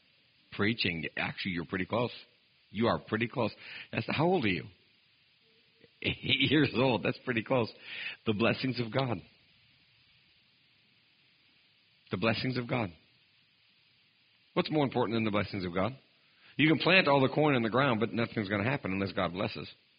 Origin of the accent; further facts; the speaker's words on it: Oregon, United States; I originally was from Oregon. Once you leave Oregon, you have to call it Oregon. And I'm originally from Oregon. Now I'm a whole 7 miles away from Oregon.